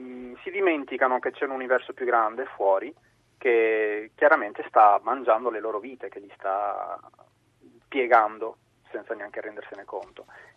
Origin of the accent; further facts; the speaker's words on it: Argentina; Io sono argentino